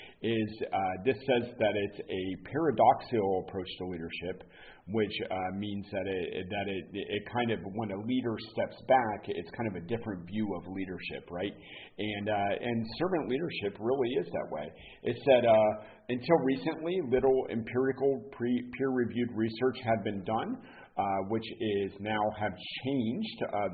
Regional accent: the South, United States; which I was ill prepared for because I am from the South.

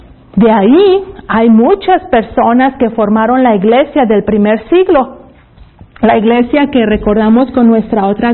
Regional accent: Mexico; Yo soy mexicana y yo hubiera querido traer un rebozo o un zarape

